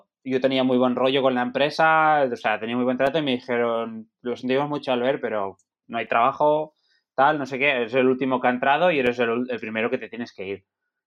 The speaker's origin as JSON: {"language": "Spanish", "town": "Vidreres", "region": "Catalonia", "country": "Spain", "tie": "born or raised there", "lives_now": "Terrassa, Spain", "said": "desde donde yo vivo, en Terrassa, hasta mi pueblo, hay unos 100 kilómetros en bici"}